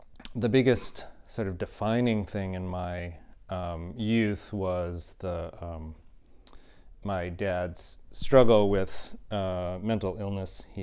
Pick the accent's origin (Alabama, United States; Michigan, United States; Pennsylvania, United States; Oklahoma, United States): Michigan, United States; Traverse City; also born or lived in Marquette, Michigan; I was born in born in Marquette, Michigan, in the Upper Peninsula. I didn't grow up there. My parents just happened to be up there for the summer. My dad was going to school. And I grew up around Traverse City in the Northern Lower Peninsula